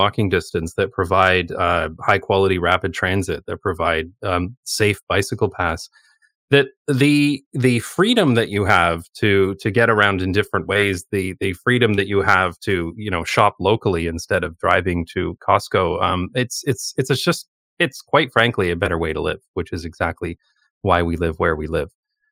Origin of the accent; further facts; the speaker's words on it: London, Ontario, Canada; moved away as an adult; now in Amsterdam, Netherlands; I'm originally from London, Ontario.